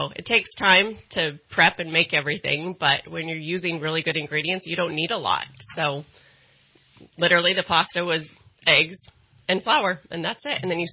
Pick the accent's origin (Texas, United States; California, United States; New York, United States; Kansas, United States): California, United States; Palo Cedro; Well, I grew up here, born and raised, well, not born and here, but I was raised in Palo Cedro, California.